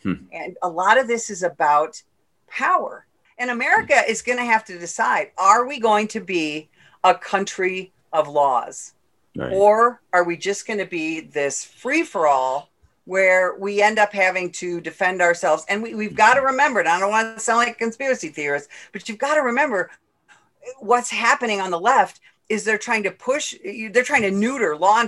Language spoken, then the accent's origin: English; Chicago, Illinois, United States; moved away; I mean, let's look at my native Chicago. You know, I was born and raised in Illinois. I lived there until 10 years ago.